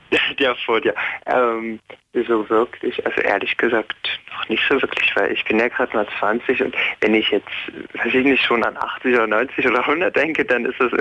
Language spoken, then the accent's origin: German; Leipzig, Saxony, Germany; moved away as an adult; now in Munich, Germany